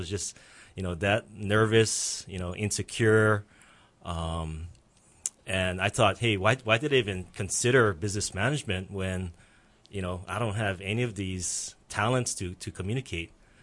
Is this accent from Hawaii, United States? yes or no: yes; Honolulu, Hawaii, United States; I grew up in Makiki and grew up in a very poor family. Three families living in one house.